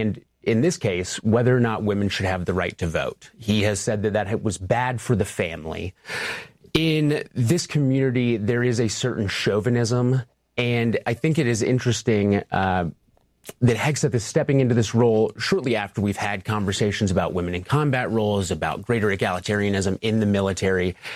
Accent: Nashville, Tennessee, United States; I grew up in the Reformed community in and around Nashville, Tennessee. My father is actually a pastor.

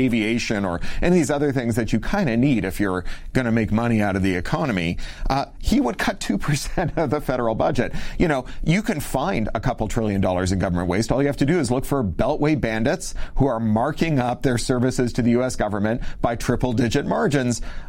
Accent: Canada; moved away as an adult; now in United States; a rumination on my experience as a Canadian moving to the United States and for the first time encountering this gun culture firsthand

